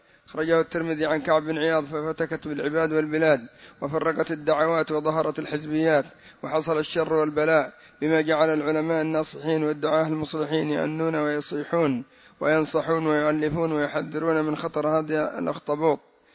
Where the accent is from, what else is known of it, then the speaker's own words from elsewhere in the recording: Yemen; وعندنا في اليمن